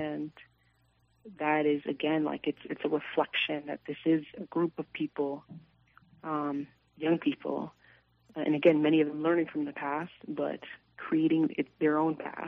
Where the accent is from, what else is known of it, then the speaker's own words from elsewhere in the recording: New York City, New York, United States; I am from the Bronx. So for anyone that sort of knows the Bronx is heavily, has been, is, and continues to be a heavily policed borough in New York City.